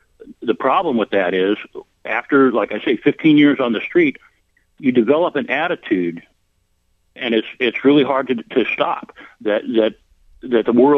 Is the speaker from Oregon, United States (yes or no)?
yes; Oregon, United States; I'm 63 years old. I was born and raised here in Lane County, Oregon.